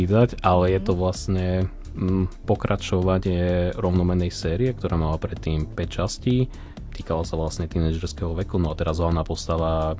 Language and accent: Slovak; Zvolen, Banská Bystrica Region, Slovakia; Nie, zo Zvolena.